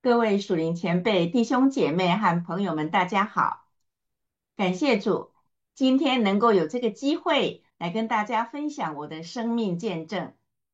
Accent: Yilan County, Taiwan; born there; 我出生在台湾宜兰乡下的农村，家里主要是种田的。

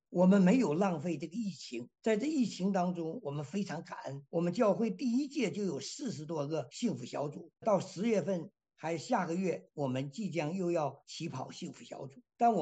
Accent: China; 今天可以使用我们从大陆来的像我们这样的人来走出国门

